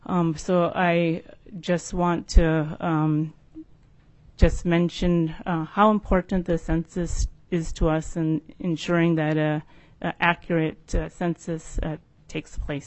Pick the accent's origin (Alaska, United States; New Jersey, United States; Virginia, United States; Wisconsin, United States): Alaska, United States; Nome; I am from Nome, Alaska, and I'm going to quickly show you where I'm from. It is right in this area of the state, so Northwest Alaska.